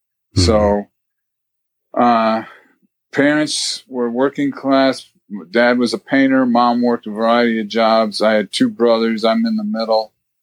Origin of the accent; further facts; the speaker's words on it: La Porte, Indiana, United States; Well, I grew up in LaPorte, Indiana, which is up north. We were more Chicagoites than, you know, Indianapolis.